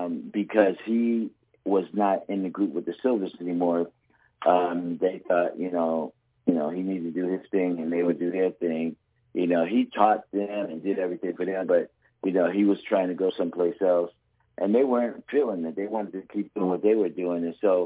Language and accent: English; Philadelphia, Pennsylvania, United States; Well, no, it's just that in Philadelphia, in the city of Philadelphia, on every block, there's musicians.